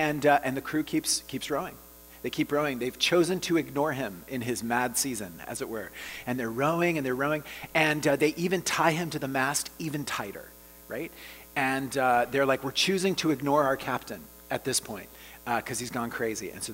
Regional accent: Oklahoma, United States; my own hometown in Oklahoma.

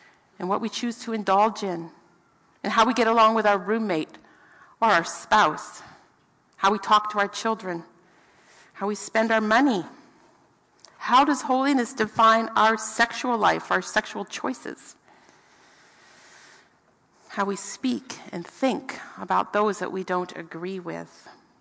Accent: Pennsylvania, United States; Like, I grew up in Pennsylvania among the Amish, and who frankly have lots of really good qualities.

